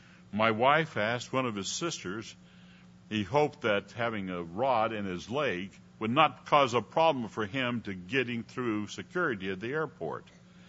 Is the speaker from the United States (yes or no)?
yes; California, United States; And I'm from the West Coast, outside of San Francisco.